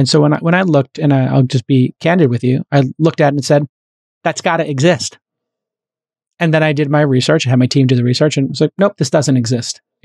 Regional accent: New York, United States; I know growing up in New York, they wind up on 47th Street in the Diamond District.

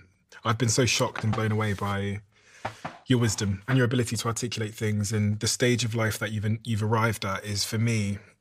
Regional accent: Manchester, North West England, United Kingdom; whether it's the support you gave to Manchester, which is the city that I consider my hometown

